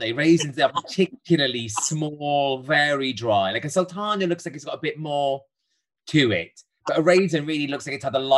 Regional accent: Wales, United Kingdom; Obviously, I'm Welsh. I love a Welsh cake.

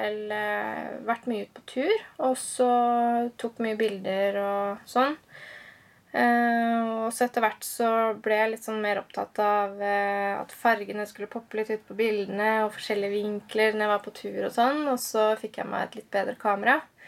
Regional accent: Skien, Vestfold og Telemark, Norway; now in Hallingdal, Norway; Jeg egentlig fra Skien.

